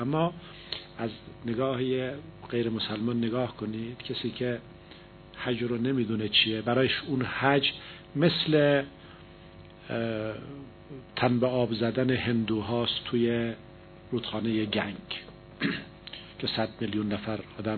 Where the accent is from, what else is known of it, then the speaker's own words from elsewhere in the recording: Iran; ما ایرانی هستیم، همزمان شیعه هستیم، مسلمان هم هستیم